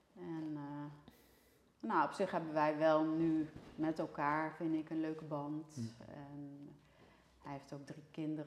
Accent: Arnhem, Gelderland, Netherlands; also born or lived in Oldebroek; En ik ben opgegroeid in Arnhem. En dus alleen maar geboren in Oldebroek en daarna...

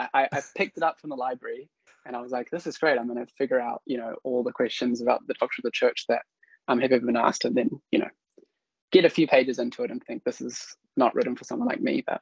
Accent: Auckland, New Zealand; the Māori tribes whose land I grew up on in Auckland, New Zealand, which is the, you know, colonizer's name for these places.

